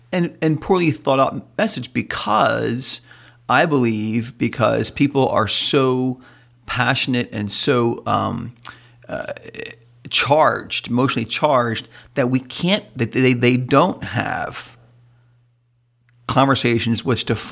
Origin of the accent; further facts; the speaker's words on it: East Coast, United States; I grew up on the East Coast.